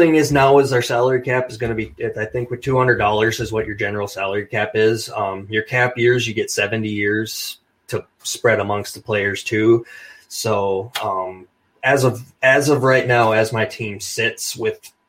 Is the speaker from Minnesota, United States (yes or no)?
yes; Minnesota, United States; I am from Minnesota